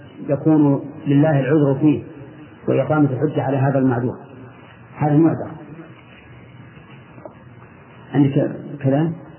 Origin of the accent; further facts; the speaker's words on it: Egypt; لا هذا لا هذا أنا مصري هنا